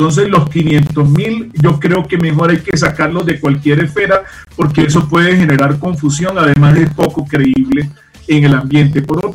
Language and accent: Spanish; Barranquilla, Atlántico, Colombia; yo soy de Barranquilla Atlántico y sé cómo es la aviación en Colombia.